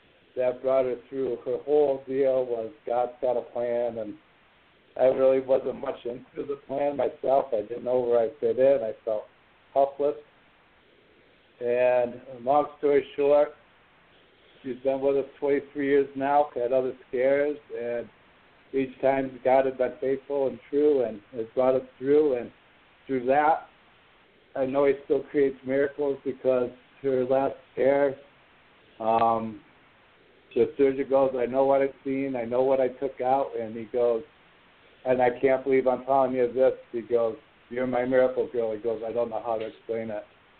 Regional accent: Maine, United States; from Maine.

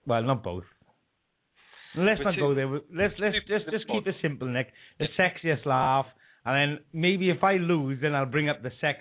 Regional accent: Wales, United Kingdom; Well, I must say, I'm purebred Welsh, through and through. Mum and dad are Welsh, grandparents both sides are Welsh.

